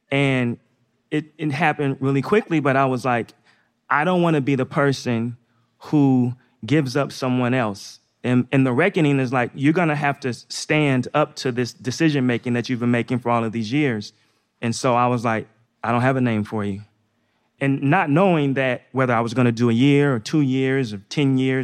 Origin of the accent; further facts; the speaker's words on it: Northeast, United States; Yeah, so I grew up in the Northeast. I played basketball just like all the other kids when I was young.